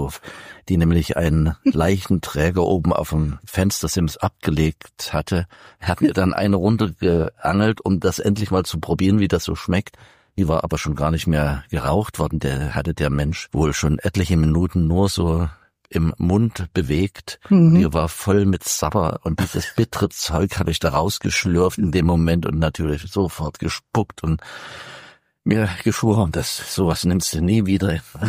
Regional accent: Coswig, Germany; in Coswig, wo ich herstamme.

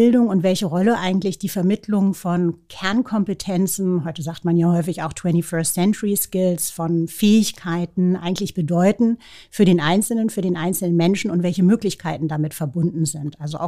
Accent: Indonesia; also born or lived in Australia / New York, United States; Meine Kindheit in Indonesien war einfach fantastisch. Und später dann die Highschool und Studienzeit in Australien natürlich auch. Sehr, sehr prägend für mich auch die Zeit in New York. Ich habe viele Jahre in New York gelebt

